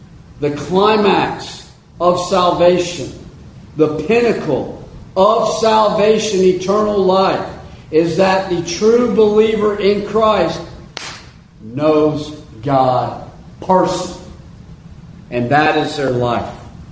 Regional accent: Houston, Texas, United States; hear from such preachers from my hometown in Houston

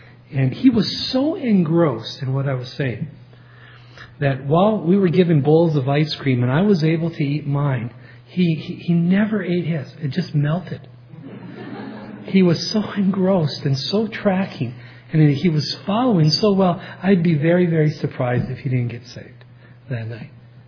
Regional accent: Aurora, Minnesota, United States; He grew up in Hoyt Lakes. I grew up in Aurora.

